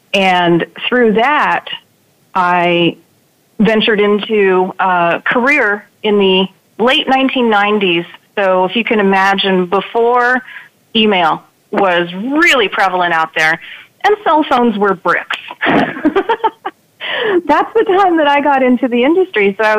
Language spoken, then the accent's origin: English; San Diego, California, United States; born there; Well, I was born in San Diego to a military family.